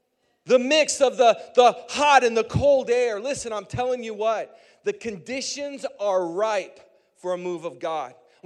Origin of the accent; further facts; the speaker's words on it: Midwest, United States; I grew up in the Midwest, so I grew up in Tornado Alley. I'm pretty used to having to go to the basement and hearing the sirens once a month be tested.